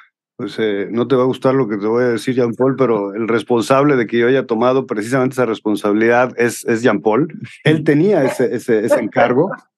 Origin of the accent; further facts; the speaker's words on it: Jalisco, Mexico; no negamos la cruz de nuestra parroquia y somos orgullosamente jaliscienses.